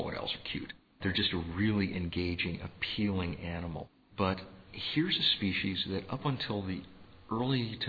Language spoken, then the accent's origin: English; Pennsylvania, United States; My home state of Pennsylvania had it listed as a species of special concern.